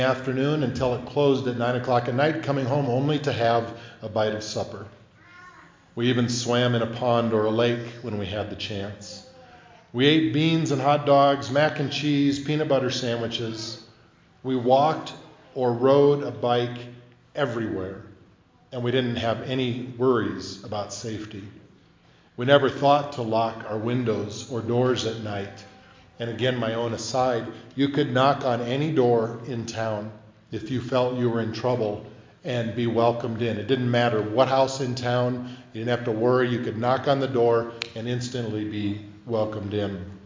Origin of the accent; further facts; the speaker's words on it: Beresford, South Dakota, United States; it was written by a lady who grew up in my hometown, Beersford, South Dakota.